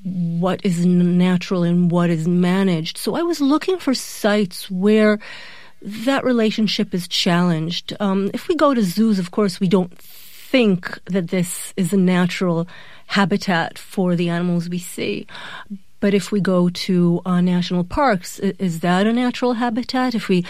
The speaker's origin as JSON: {"language": "English", "town": "Jerusalem", "region": "Jerusalem District", "country": "Israel", "tie": "born or raised there", "said": "I guess I grew up in Jerusalem, and that's not too close to any marine body of water."}